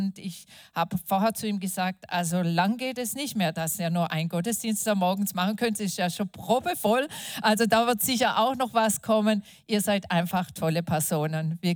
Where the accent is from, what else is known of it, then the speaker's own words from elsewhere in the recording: Dettingen an der Erms, Baden-Württemberg, Germany; wir kommen hier aus der Ecke, mein Mann und ich aus Dettingen-Erms. Da sind wir aufgewachsen